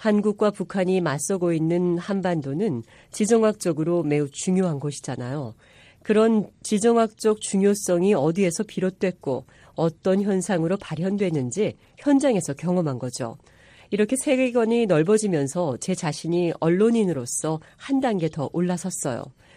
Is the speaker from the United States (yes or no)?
yes; Texas, United States; Korean is a second language; also born or lived in Missouri; 저는 미주리주에서 태어나 텍사스주에서 자랐는데요. 텍사스에 있는 작은 지역 언론에서 일하고 있었어요.